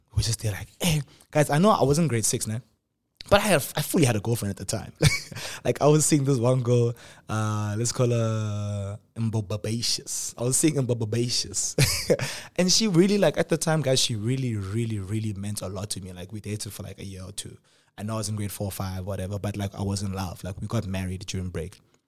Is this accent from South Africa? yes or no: yes; Polokwane, Limpopo, South Africa; now in Johannesburg, South Africa; in 2010, around 2009, 2010, we moved to Johannesburg. And I come from Polokwane, which is a very, very, very small town.